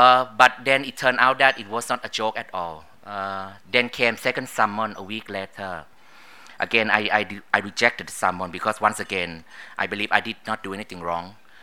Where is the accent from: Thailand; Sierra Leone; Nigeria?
Thailand; I know it sounds really bad to be excited about having a military coup in my home country. But as an academic, I thought that, this would be another excellent opportunity to look into the political development in Thailand.